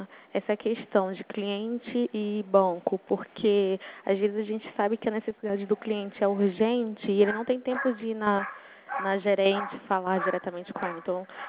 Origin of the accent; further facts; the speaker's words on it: Pernambuco, Brazil; now in Rio de Janeiro, Brazil; eu sou pernambucana